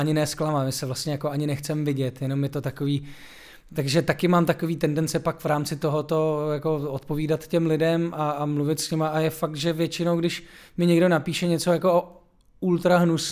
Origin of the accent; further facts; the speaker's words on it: Třinec, Moravian-Silesian Region, Czechia; protože já jsem z Třince, takže já, když přijedu domů, tak mluvím krátkým zobakem.